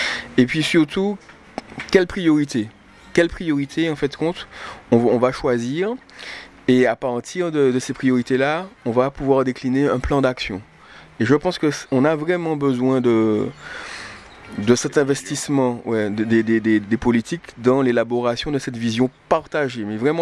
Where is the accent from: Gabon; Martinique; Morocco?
Martinique; je suis martiniquais, je suis martiniquais, j'ai grandi, je suis né en Martinique, j'ai grandi en Martinique, j'ai des parents martiniquais, mais j'ai aussi une mère qui est guadeloupéenne, donc j'ai des racines.